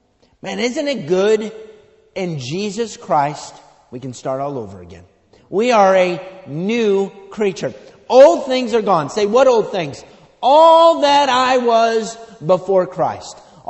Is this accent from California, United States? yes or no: no; Rochester, New York, United States; Well, I grew up on the east side of town, but I got married, moved on the west side of town, and pretty much lived in the greater Rochester area all my life.